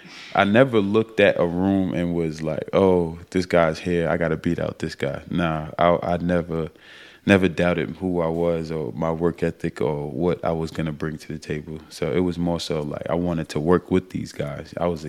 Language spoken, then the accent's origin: English; New York, United States; Because growing up in New York, like, football was not a culture. Like, we love basketball